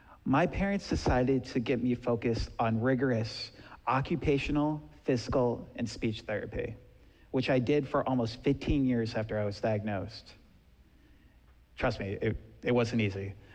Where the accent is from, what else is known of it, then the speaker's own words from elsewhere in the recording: New Jersey, United States; Born and raised in New Jersey, they took me to see some of the best physicians, the best therapists, and the best people in our tri-state area.